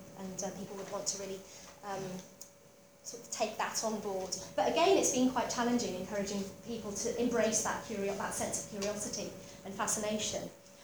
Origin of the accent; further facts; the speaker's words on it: Dundee, Scotland, United Kingdom; I used to see harbour seals all the time when I was growing up near Dundee.